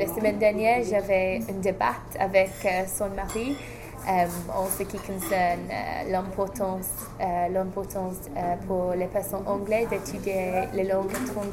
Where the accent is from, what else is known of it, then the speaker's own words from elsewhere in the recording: England, United Kingdom; French is a second language; je suis anglaise